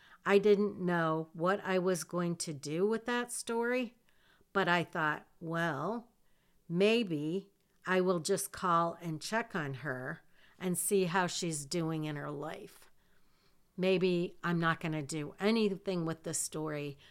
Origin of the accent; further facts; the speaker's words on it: Michigan, United States; And we told her we were from Michigan.